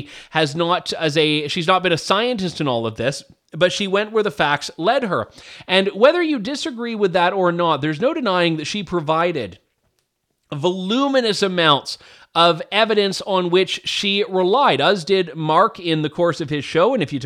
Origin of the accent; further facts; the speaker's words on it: Canada; I am a Canadian